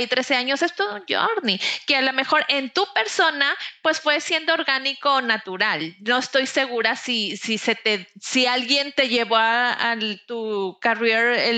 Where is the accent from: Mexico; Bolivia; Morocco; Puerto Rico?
Mexico; Como somos los mexicanos, a lo mejor de ahí te vas envolviendo y echando a perder a la mera hora